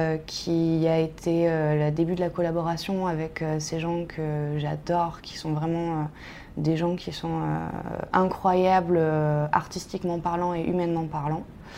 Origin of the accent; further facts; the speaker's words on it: Nice, Provence-Alpes-Côte d'Azur, France; parce que moi, j'habite pas ici, j'ai déménagé pour lui, je viens de Nice.